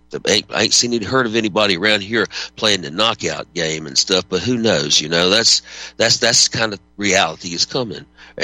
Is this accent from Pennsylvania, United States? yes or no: no; Dark Corner, South Carolina, United States; Oh, I guess I'm a creature of where I was raised here in Dark Corner. I'm this Dark Corner hillbilly. It's the only place I've ever really been much. I never made it out of Dixie